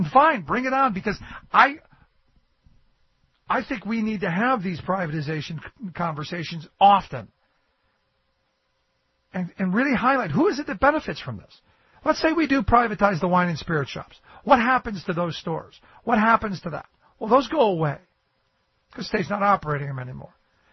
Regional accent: Cleveland, Ohio, United States; They're going to end up at, you know, like where I grew up in Cleveland.

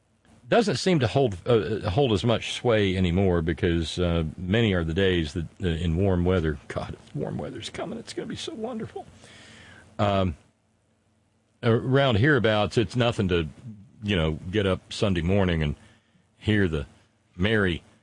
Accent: the South, United States; I was raised in the South, and I remember one day I cranked up the lawnmower because I was getting behind.

